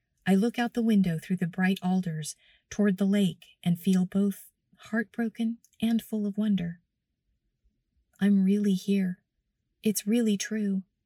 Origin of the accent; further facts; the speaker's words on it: United States; I use the excuse of being American. I forgot about the metric system